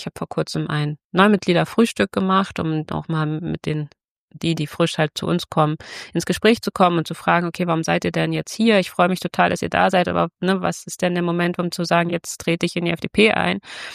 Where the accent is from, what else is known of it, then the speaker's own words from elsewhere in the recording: eastern Germany, Germany; weil ich bin ja selber Ossi.